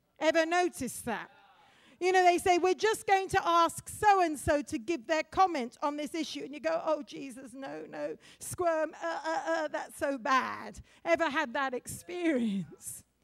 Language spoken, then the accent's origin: English; Oxford, South East England, United Kingdom; I come from Oxford. Oxford is maybe one of those capitals of intellectual whatever.